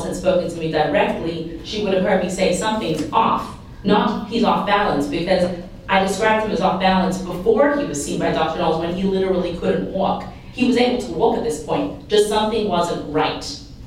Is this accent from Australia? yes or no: yes; Australia; I'm originally from Australia. We may have some different vernacular